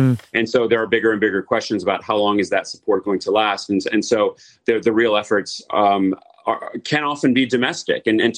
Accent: United States; as an American correspondent

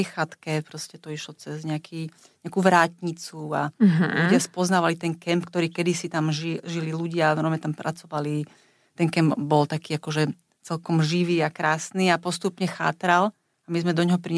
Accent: Bratislava, Bratislava Region, Slovakia; A tým, že ja som Bratislavčanka, tak si to užijem z toho pohľadu

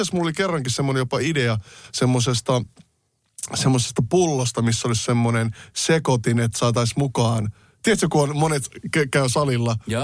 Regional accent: Oulu, North Ostrobothnia, Finland; Mä oon Oulussa syntynyt.

